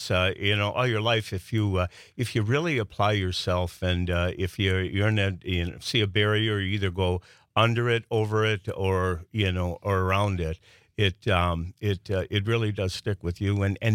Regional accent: Milwaukee, Wisconsin, United States; I'm originally from Milwaukee and went in the Marine Corps when I was 17

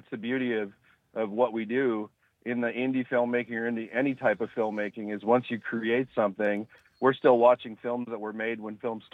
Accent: Oshkosh, Wisconsin, United States; Nope, I grew up in Oshkosh.

